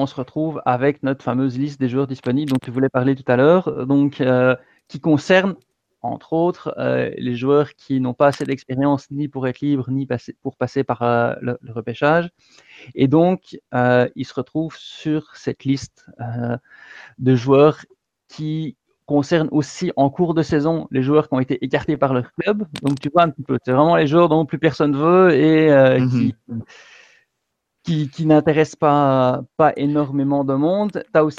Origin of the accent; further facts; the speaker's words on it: Belgium; quand j'étais jeune, j'étais en Belgique